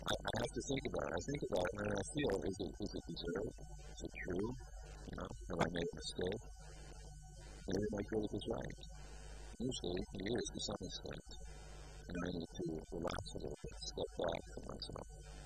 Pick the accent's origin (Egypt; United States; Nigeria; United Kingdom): United States; But I know I'm American, I see so many thieves in America